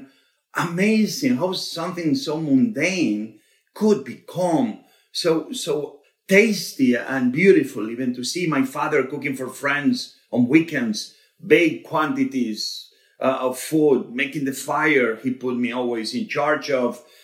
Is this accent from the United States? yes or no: no; Barcelona, Catalonia, Spain; English is a second language; also born or lived in Asturias; I was born in Asturias, north part of Spain. Very beautiful place, green, where cows and the mountains meet the fish and the sea. But I grew up in Barcelona, the beautiful city of Barcelona in the province of Catalonia. I speak Catalan